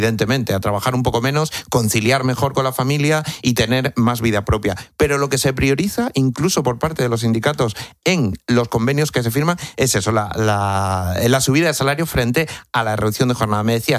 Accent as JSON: {"language": "Spanish", "region": "Extremadura", "country": "Spain", "said": "yo que soy de pueblo, de Cáceres"}